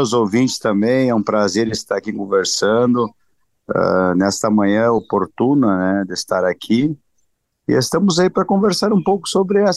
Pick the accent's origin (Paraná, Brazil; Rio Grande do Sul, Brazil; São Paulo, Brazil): Rio Grande do Sul, Brazil; Tapera; also born or lived in Caxias do Sul; E como eu sou natural de Tapera, mas aqui estive 22 anos em Caxias do Sul